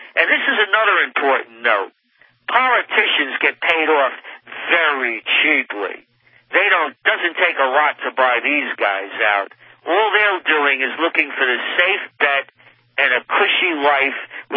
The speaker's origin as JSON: {"language": "English", "town": "New York City", "region": "New York", "country": "United States", "tie": "born or raised there", "said": "Listen, Alex, I grew up in the Bronx. I used to go to Coney Island and Palisades Amusement Park."}